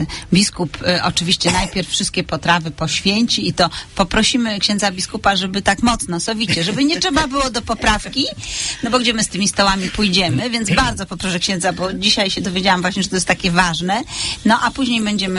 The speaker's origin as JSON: {"language": "Polish", "town": "Wrocław", "region": "Lower Silesian Voivodeship", "country": "Poland", "said": "ja pochodzę z Wrocławia, mój mąż z Opolszczyzny"}